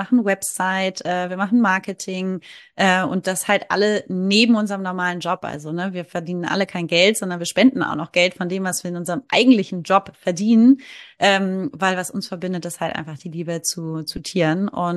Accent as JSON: {"language": "German", "region": "Hamburg", "country": "Germany", "said": "Ich komme aus Hamburg, aus der Großstadt, direkt City."}